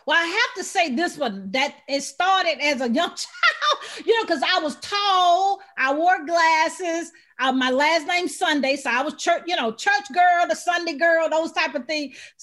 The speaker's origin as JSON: {"language": "English", "region": "Alabama", "country": "United States", "accent": "Southern twang", "said": "When I was younger, growing up, you could tell the Southern twang, right? I'm from Alabama."}